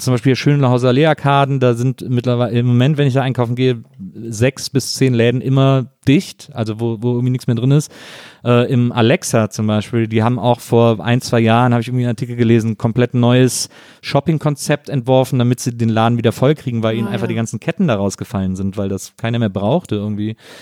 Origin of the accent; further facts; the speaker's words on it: North Rhine-Westphalia, Germany; da in Wessing, wo ich aufgewachsen bin, in der Nähe, Richtung Bonn in St. Augustin